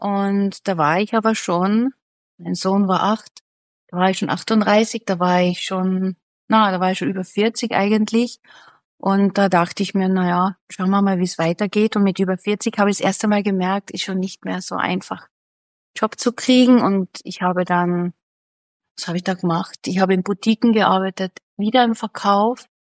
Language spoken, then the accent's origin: German; Villach, Carinthia, Austria; in Villach, in meiner Heimatstadt, einen kleinen Shop gemietet